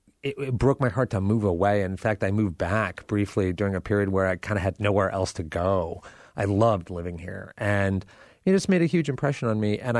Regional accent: New England, United States; Correct, yeah. Uh-huh.

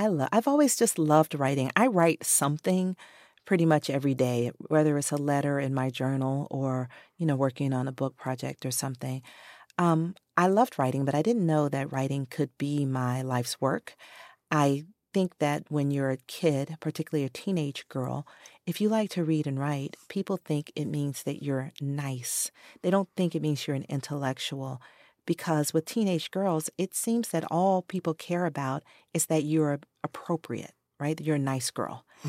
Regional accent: Atlanta, Georgia, United States; I grew up in Atlanta, the chocolate city of the South.

